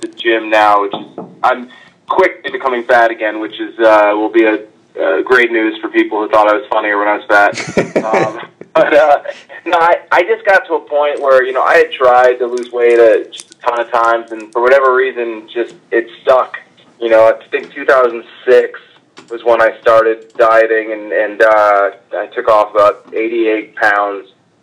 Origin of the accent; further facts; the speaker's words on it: Boston, Massachusetts, United States; I'm from Boston, but I hate all the Boston sports teams.